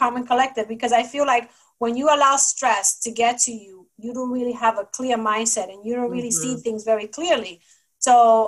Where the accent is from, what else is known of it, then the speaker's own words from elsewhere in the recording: Bronx, New York, United States; I'm Dominican and I'm from the Bronx.